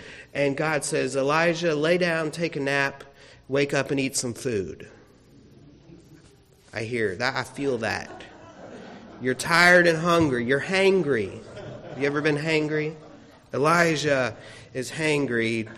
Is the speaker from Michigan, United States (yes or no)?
no; Florida, United States; Now, growing up in Florida, we did not have too many mountains around.